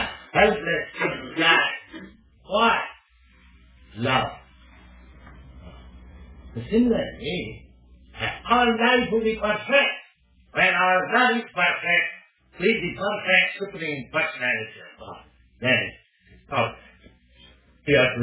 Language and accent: English; India; English is a second language; I'm an Indian. I am a foreigner.